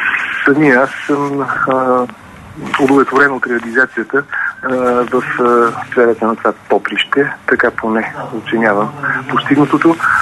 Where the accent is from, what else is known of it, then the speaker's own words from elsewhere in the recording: Sofia, Sofia City, Bulgaria; born there; За себе си, роден съм в София, 1957 година.